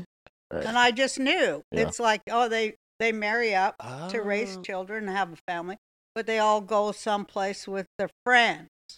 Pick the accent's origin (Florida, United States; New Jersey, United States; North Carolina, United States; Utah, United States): Utah, United States; Salt Lake City; I knew it because I'm from Salt Lake City, Utah.